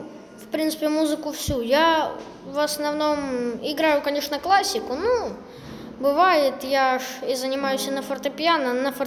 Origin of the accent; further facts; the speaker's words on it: Belgorod Oblast, Russia; Я приехал из Белгородской области. Ну, я живу примерно от самого Белгорода, ну, 100 километров где-то так, в поселке.